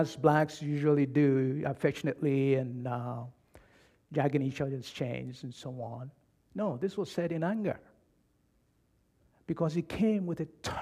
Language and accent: English; Ghana; now in United States; I did not grow up here in the U.S., I'm a naturalized citizen. As you know, I'm originally from Ghana.